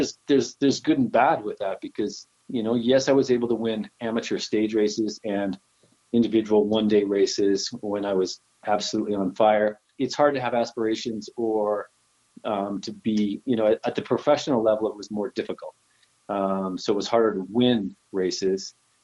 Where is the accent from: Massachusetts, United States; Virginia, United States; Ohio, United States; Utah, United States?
Utah, United States; I was born and raised in Utah. I like to say now that I'm from Utah, but not of Utah. So I kind of grew up in Utah as maybe a black sheep within the herd, and maybe fought throughout my adolescence to leave the state